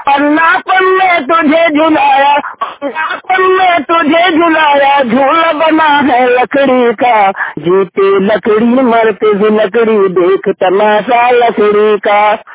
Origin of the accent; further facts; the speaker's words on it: Jharkhand, India; मैं खीरी मातो डिस्ट्रिक्ट धनबाद झारखंड का रहने वाला हूँ।